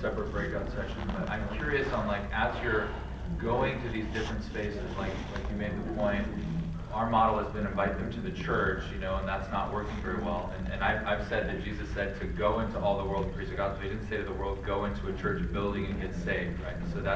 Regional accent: California, United States; I'm thinking, I'm from California, there's a lot of artistic people.

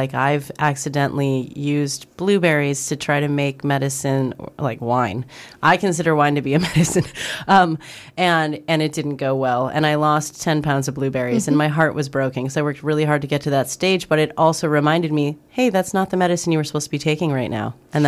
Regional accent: Midwest, United States; I'm from the Midwest, yo.

